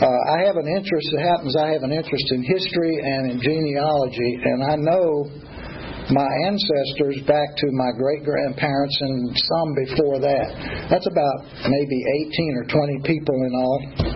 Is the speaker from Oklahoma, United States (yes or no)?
no; Richmond, Virginia, United States; So I grew up in Richmond, Virginia. My father was a preacher and a theology professor at a Presbyterian seminary.